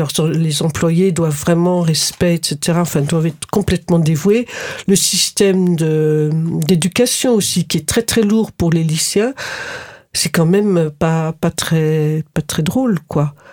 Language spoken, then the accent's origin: French; France; J'ai été élevée en France, j'ai été institutrice